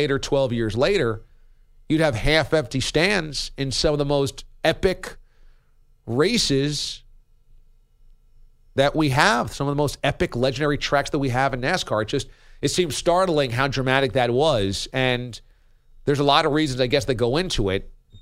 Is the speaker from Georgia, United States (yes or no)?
no; Oakland, California, United States; I'm competitive. I'm from Oakland.